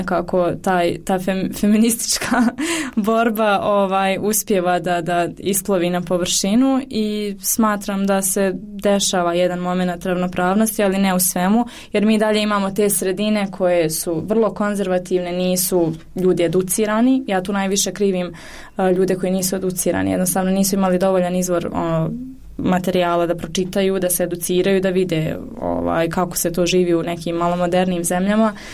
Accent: Sarajevo, Federation of Bosnia and Herzegovina, Bosnia & Herzegovina; jer ja sam ipak iz Sarajeva

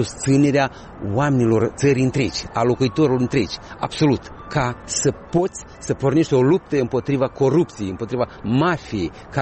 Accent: Moldova; suntem moldoveni

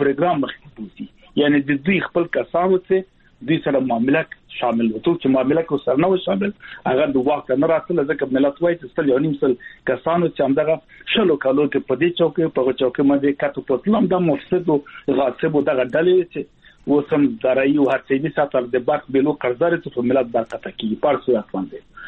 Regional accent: Afghanistan; دلته ملامت ټول موږ خپل افغانان یو، ملامتي په دې کې ده چې بحران راغی، حالت راغی،

